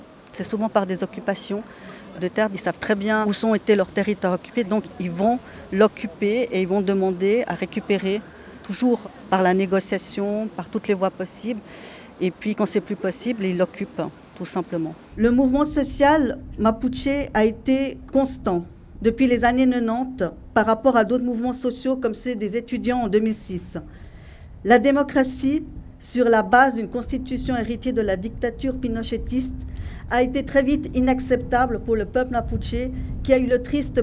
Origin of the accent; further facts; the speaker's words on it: Switzerland; Mes parents sont des réfugiés politiques, donc c'est lié à la dictature de Pinochet dans les années 70. Et c'est pour ça que moi-même j'ai grandi en Suisse, et voilà, et que je parle parfaitement le français.